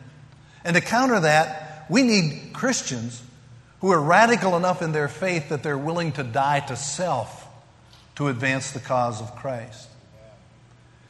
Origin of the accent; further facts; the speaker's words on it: Kentucky, United States; even though I'm from Kentucky and even though I'm 72 years old, you'll listen.